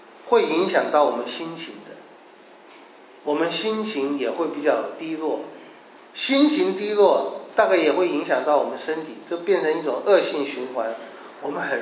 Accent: China; 不过呢不像我们中国人这么喜欢讲心

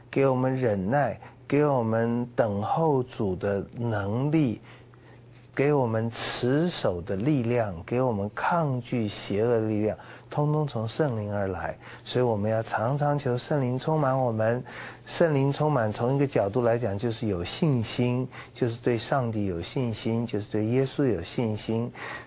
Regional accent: China; 我们中国人说一个人会写文章，出口成章

